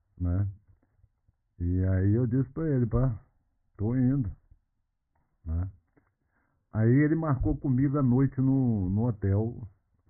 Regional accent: Rio de Janeiro, Brazil; porque eu fui criado no Rio de Janeiro.

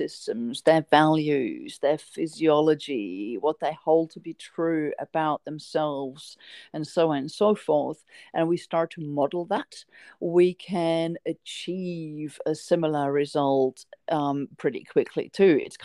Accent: Japan; Growing up in Japan, I went to a German school, but it was a very mixed international school. And as my sister and I, we lived in a complete Japanese neighborhood, but we never really blended

